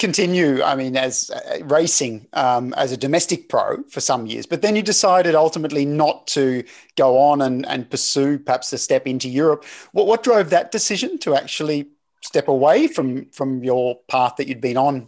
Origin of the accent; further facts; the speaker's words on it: Shepparton, Victoria, Australia; where I grew up in Shepparton, we had an Olympic standard outdoor velodrome in a town of, at that time, 12,000 people.